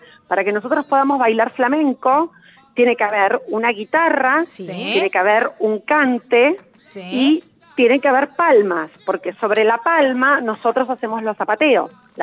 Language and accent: Spanish; Buenos Aires, Argentina; born there; Yo la aprendí acá, en Buenos Aires. Yo nací en Argentina, en Buenos Aires, y la aprendí acá.